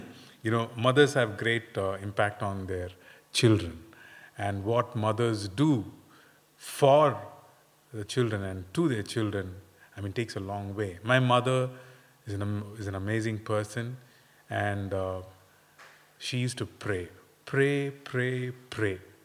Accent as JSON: {"language": "English", "country": "India", "said": "I come from India, so mostly we had all the access to, you know, choose, to follow, to believe, to preach"}